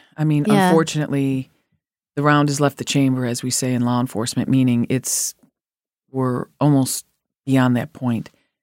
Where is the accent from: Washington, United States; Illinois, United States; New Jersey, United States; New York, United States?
Illinois, United States; Chicago; one of the kids I grew up with in Chicago